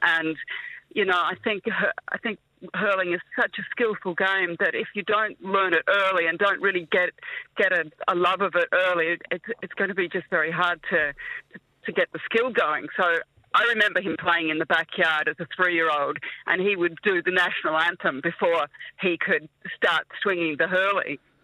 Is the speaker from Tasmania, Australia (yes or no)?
yes; Tasmania, Australia; now in Clonmel, Ireland; I'm originally from Tasmania. I married the Irishman, and you know, my kids are Irish